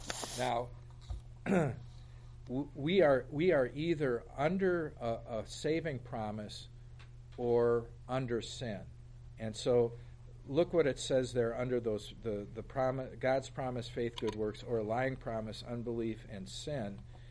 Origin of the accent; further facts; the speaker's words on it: Milwaukee, Wisconsin, United States; This is what my family used to say before we would go to bed at night growing up in Milwaukee.